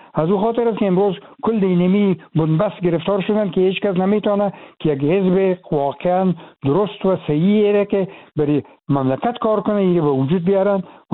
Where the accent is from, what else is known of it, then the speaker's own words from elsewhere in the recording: Afghanistan; moved away; من از افغانستان چون بر آمدیم